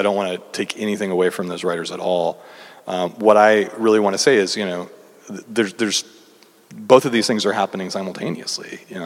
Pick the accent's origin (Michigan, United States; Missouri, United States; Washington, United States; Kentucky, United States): Kentucky, United States; I grew up in Kentucky, and I mean, they played … on the radio